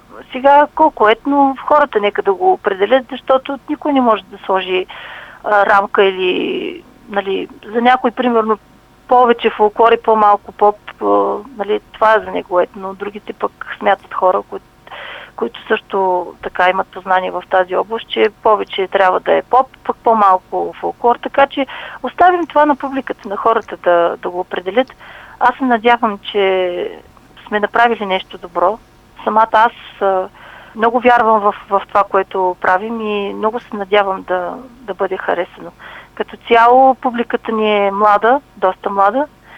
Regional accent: Narechen, Plovdiv Province, Bulgaria; also born or lived in Asenovgrad; Аз самата съм родена в Асеновград и съм живяла голяма част от детските си години в село Наречен.

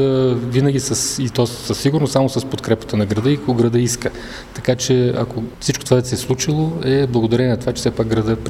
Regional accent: Dimitrovgrad, Haskovo Province, Bulgaria; now in Sofia, Bulgaria; аз винаги се афиширам като димитровградчанин, а не като софиянец или просто сега там живея и там работя, но аз съм си от Димитровград.

